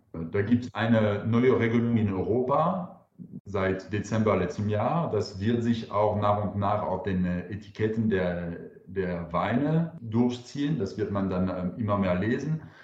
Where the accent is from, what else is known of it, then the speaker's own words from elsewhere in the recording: France; German is a second language; now in Karlsruhe, Germany; ich bin Franzose. Ich bin 44 Jahre alt und ich wohne in Baden-Württemberg in Karlsruhe.